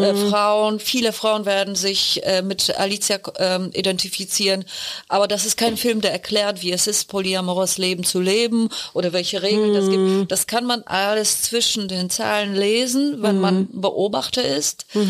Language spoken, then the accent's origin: German; Poland; now in Berlin, Germany; ich als Polin, die vor über 20 Jahren nach Berlin kam